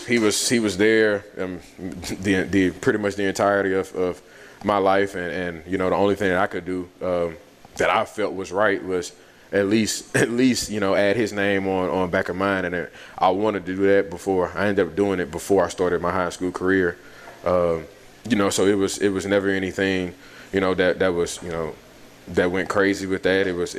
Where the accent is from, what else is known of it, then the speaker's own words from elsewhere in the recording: Lafayette, Louisiana, United States; this where me learning the French and everything, you know, growing up in Lafayette